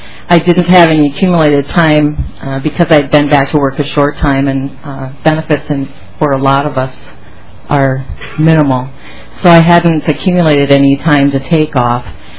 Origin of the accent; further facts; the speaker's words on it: Waseca, Minnesota, United States; I'm from Waseca.